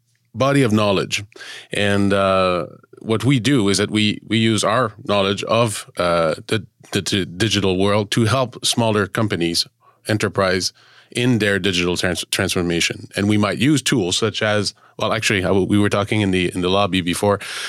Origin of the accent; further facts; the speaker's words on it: Montreal, Quebec, Canada; and I'm Canadian, French Canadian, as you mentioned earlier, I'm from Montreal, so that's where I started my career after school